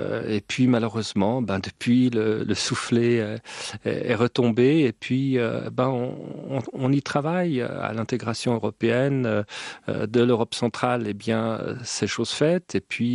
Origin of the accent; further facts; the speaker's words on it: Bremen, Germany; Genève, Brême, ma ville natale, Mostar.